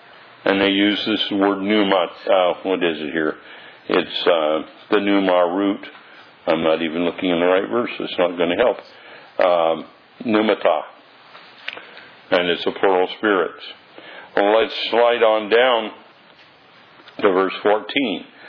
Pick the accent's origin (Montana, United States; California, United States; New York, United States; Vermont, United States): California, United States; if you ask me where I'm from, I'll say I'm from California.